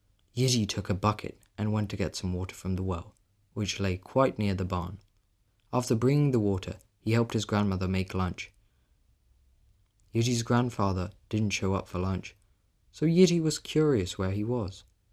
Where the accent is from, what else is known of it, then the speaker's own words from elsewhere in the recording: Prague, Czechia; I'm 13 years old and I'm from Prague, Czech Republic.